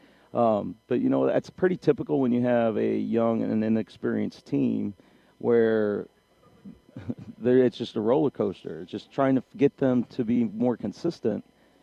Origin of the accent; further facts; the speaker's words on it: Martinsville, Indiana, United States; I grew up playing against Coach Holmes. I grew up in Martinsville, Indiana, and Martinsville, Bloomington South is a pretty big rivalry.